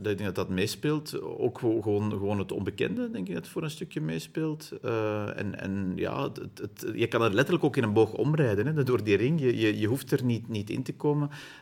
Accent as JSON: {"language": "Dutch", "town": "Dilbeek", "region": "Flanders", "country": "Belgium", "tie": "born or raised there", "said": "ik ben opgegroeid in Sint-Annapede, dat ligt in Dilbeek, dat is de deelgemeente van Itterbeek."}